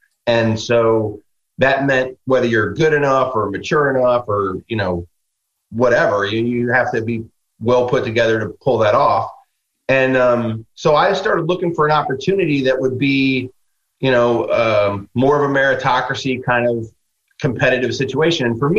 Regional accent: Midwest, United States; I'm a guy from the Midwest, and I kind of think you do it right the first time, and just how I'm wired.

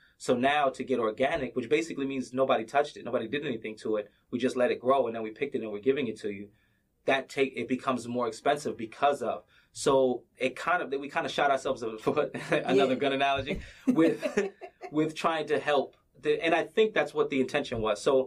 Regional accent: United States; Listen, I'm American. I love this country.

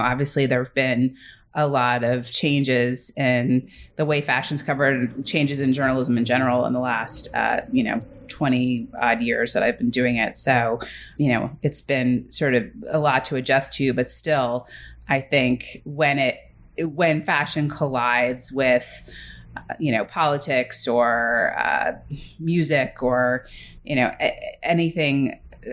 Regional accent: New York, United States; Strangely enough, growing up in New York, I wasn't really aware of the fashion coverage

